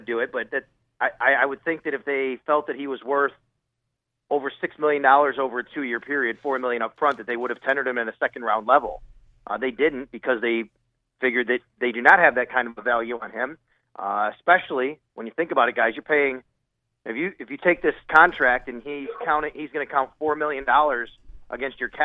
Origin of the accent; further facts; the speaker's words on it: Cheektowaga, New York, United States; Yeah, I grew up in Buffalo. You know, I mean, and in fact, Cheektowaga is the town I grew up in, and it's a very pretty predominant Polish community over there